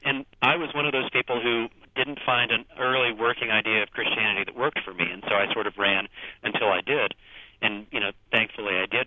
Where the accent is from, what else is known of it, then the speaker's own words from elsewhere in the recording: Ireland; And part of that, of course, is just growing up in Ireland.